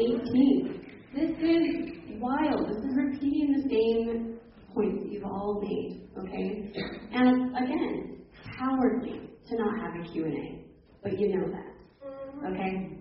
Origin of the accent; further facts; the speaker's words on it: Hazel, United States; I'm from Hazel.